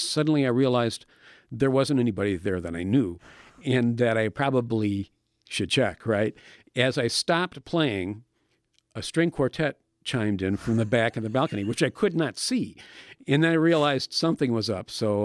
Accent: Detroit, Michigan, United States; I guess I grew up in Detroit metropolitan area, and even the local decisions were made miles and miles away.

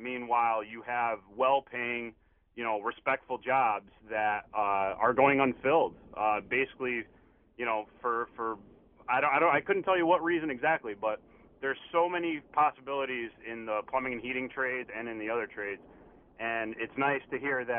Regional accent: West Hartford, Connecticut, United States; And I grew up in West Hartford, where kind of the common thing was, you know, to go to either Conard or Hall and then make your way to college like my older siblings did.

